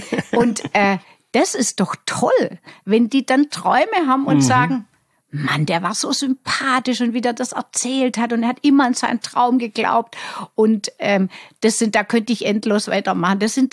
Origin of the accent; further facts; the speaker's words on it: Baden-Württemberg, Germany; accent: Swabian; Wie man unschwer hört, bin ich ja Schwäbin und überzeugte Schwäbin.